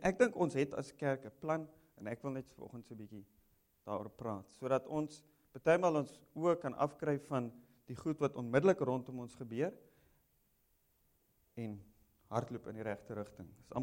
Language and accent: Afrikaans; Windhoek, Khomas, Namibia; moved away as an adult; Van waar ek kom, ek groot geword in Windhoek, was ek in, op universiteit